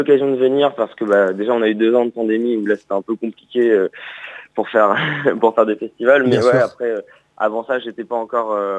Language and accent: French; Nouvelle-Aquitaine, France; now in Bordeaux, France; on habite à Bordeaux, mais après, en soi, on vient de la Charente-Maritime, on est oléronais et royanais un peu dans le groupe